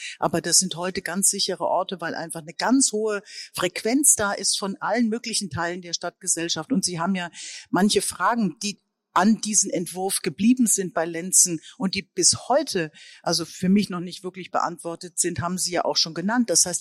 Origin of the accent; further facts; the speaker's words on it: Rhineland-Palatinate, Germany; ich bin jetzt aus der Pfalz